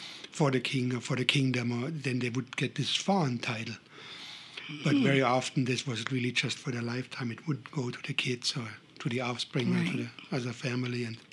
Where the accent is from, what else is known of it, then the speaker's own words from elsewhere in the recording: Munich, Bavaria, Germany; also born or lived in Bergamo, Italy; Yeah, I grew up in Munich, Germany.